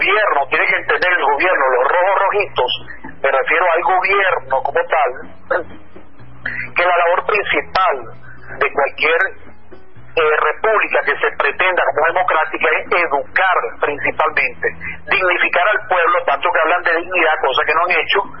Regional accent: Venezuela; nuestro problema también como venezolanos no solamente pasa por el gobierno

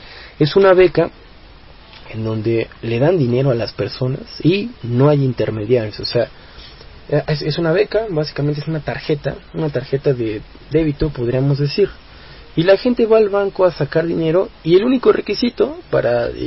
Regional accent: Mexico; nosotros como mexicanos, o al menos ciertos sectores de la izquierda mexicana

